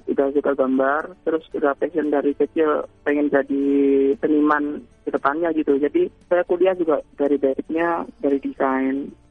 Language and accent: Indonesian; Malang, East Java, Indonesia; now in Gresik, Indonesia; Saya kan aslinya Malang, cuman sekarang domisili di Gresik.